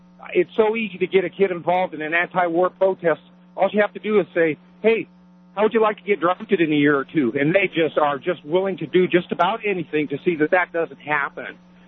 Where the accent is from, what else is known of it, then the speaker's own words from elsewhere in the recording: Denver, Colorado, United States; I was born and raised here in Denver, and I actually went to Random High School where they had that protest yesterday